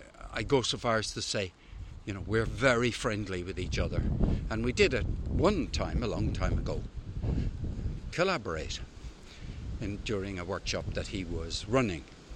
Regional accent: Ireland; and I'm from Ireland.

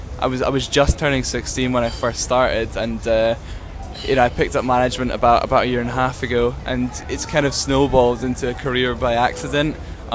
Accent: Scotland, United Kingdom; I'm 18 and I'm from Scotland

